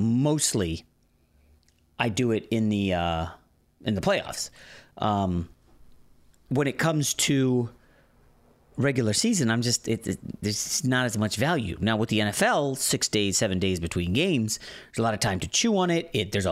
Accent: Virginia, United States; And, you know, obviously I grew up in Northern Virginia, so we had some friends whose siblings were in college when … was popping.

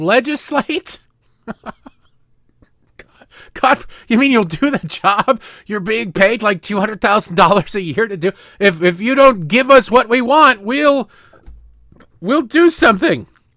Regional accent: Michigan, United States; moved away; She represents where I grew up in Michigan. It tells you it was bad when I was there. It's gotten way worse since I got out.

